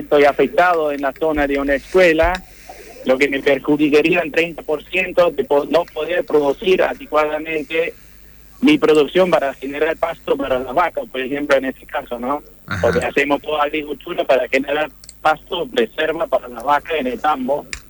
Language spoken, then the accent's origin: Spanish; Germany; now in Argentina; yo soy productor tambero, tenemos un tambo ahí en la zona del Ramblón. Soy alemán, vivo hace 25 años en Argentina